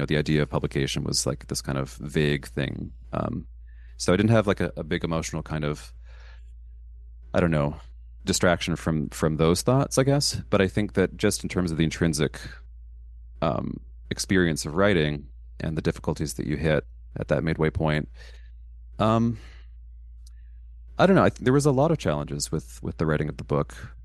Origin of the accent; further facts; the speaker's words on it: Canada; so I'm Canadian, or I'm a dual citizen, I'm Canadian American, but I live here in Canada.